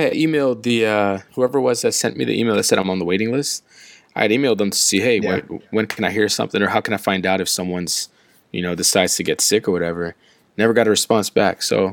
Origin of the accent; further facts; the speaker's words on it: Philadelphia, Pennsylvania, United States; I'm from Philadelphia. So growing up there, Philadelphia is a big melting pot.